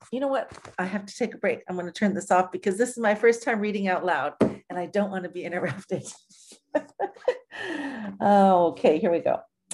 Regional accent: La Jolla, California, United States; she was a childhood girlfriend that I grew up with in La Jolla, California

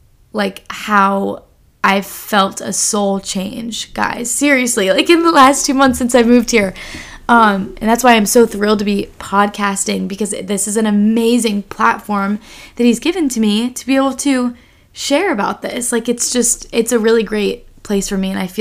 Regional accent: Charlotte, North Carolina, United States; we're both from Charlotte, North Carolina.

